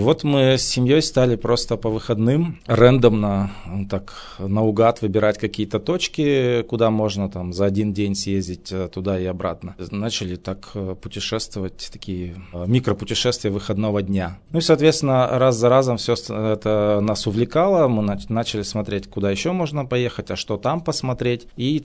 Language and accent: Russian; Perm Krai, Russia; born there; also born or lived in Nizhny Tagil; now in Yekaterinburg, Russia; Я вообще сам родился в Пермском крае, потом учился в Нижнем Тагиле, переехал, вот жить сейчас живу в Екатеринбурге.